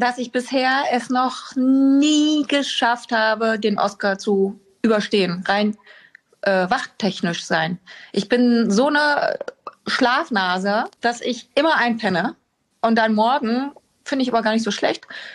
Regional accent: Berlin, Germany; now in Hamburg, Germany; Das geht ja gar nicht, da komme ich her. Das wäre ja verwerflich, wenn ich sagen würde, Berlin ist nicht meine Heimat.

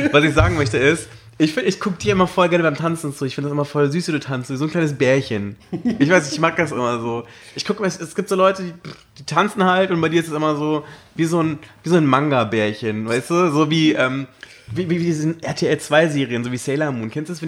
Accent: Berlin, Germany; Dann sage ich so, ich bin aus Deutschland. Und woher? Berlin.

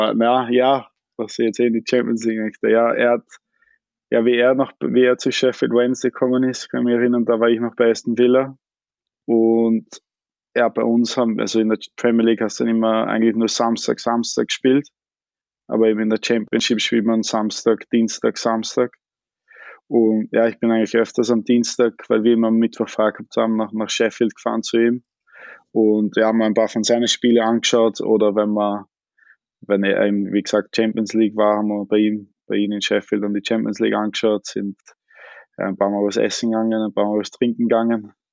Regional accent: Austria; now in England; wie ich weggegangen bin aus Österreich, hätte ich mir wahrscheinlich nicht gedacht, dass ich jetzt 18 Jahre schon in England bin

